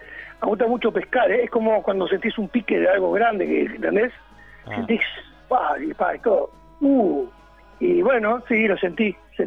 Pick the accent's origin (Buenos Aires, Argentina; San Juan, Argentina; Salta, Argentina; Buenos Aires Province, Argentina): San Juan, Argentina; Pocito; yo soy de Pocito, de ahí de la Bondiola